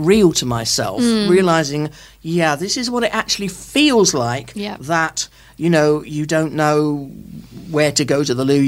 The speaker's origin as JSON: {"language": "English", "country": "United Kingdom", "said": "I'm British and my lips are moving"}